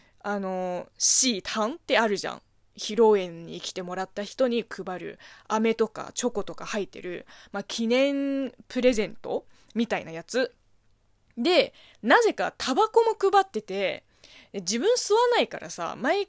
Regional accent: China; 中国生まれ中国育ちの私

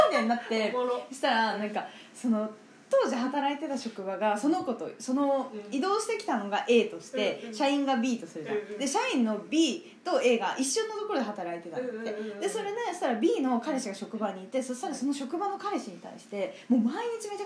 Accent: Tokyo, Japan; 私え31年東京生まれ東京育ちですけど

